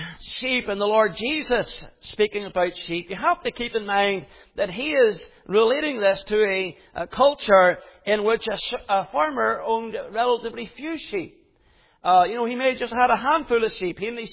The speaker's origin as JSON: {"language": "English", "region": "Northern Ireland", "country": "United Kingdom", "tie": "born or raised there", "said": "When I grew up in Northern Ireland"}